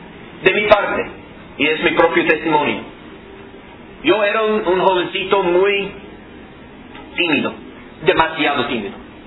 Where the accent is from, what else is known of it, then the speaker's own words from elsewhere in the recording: Southeast, United States; Spanish is a second language; soy del sureste de los Estados Unidos, ahí es el cinturón